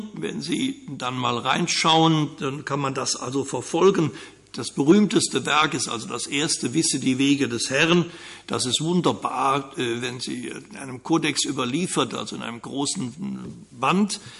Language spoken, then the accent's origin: German; Bonn, North Rhine-Westphalia, Germany; born there; ich bin in Bonn geboren, in Köln geweiht unter von Kardinal Höfner, 69.